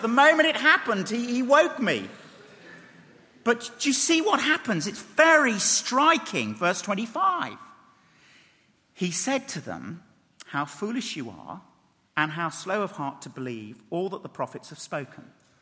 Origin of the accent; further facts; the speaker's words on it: England, United Kingdom; because I'm an Englishman